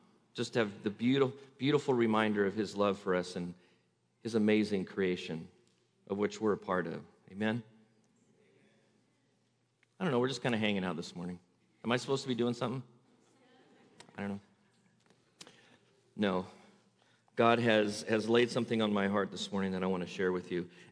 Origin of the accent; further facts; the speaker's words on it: California, United States; See, I'm an American. I'm a Californian, born here my whole life, lived in parts of California. I am a West Coast California American.